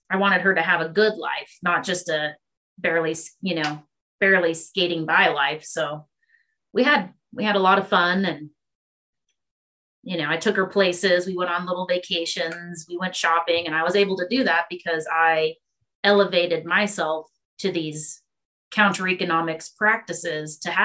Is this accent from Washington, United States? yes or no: no; Santa Barbara, California, United States; So I'm originally from California, Santa Barbara, California, of all places, which is extremely expensive to live in.